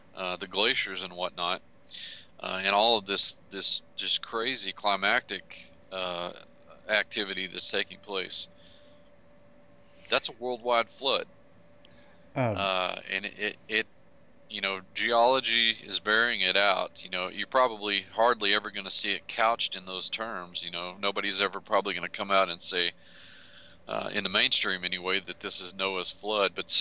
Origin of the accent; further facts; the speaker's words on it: Texas, United States; I think that even in my home state in Texas, there have been some really significant finds.